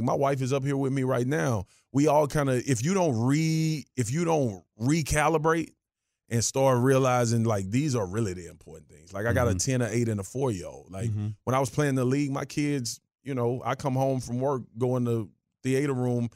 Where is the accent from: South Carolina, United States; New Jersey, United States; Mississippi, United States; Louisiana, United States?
Louisiana, United States; Baton Rouge; Like, I'm from South Baton Rouge.